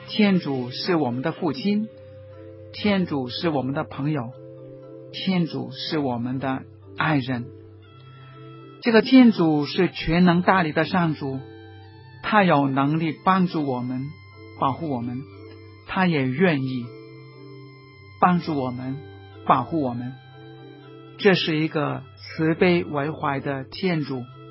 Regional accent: China; 但是我想，到现在为止，尤其是我们中国人，可能祈祷有一个特殊的概念

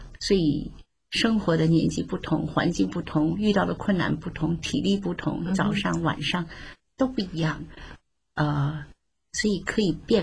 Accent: China; 我们中国人在观念上是比较笼统性的啊，整体性的

